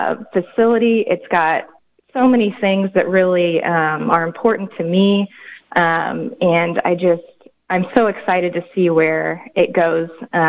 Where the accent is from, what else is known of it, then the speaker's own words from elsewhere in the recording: Americus, Kansas, United States; I actually grew up in Americus, Kansas, moved to Emporia for a few years, and then went to high school and graduated from Hartford High School.